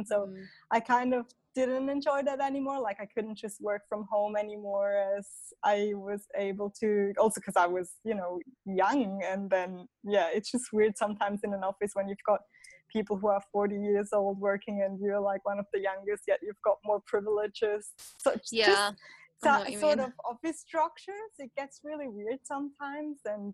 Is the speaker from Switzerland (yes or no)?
yes; Switzerland; when I grew up in Switzerland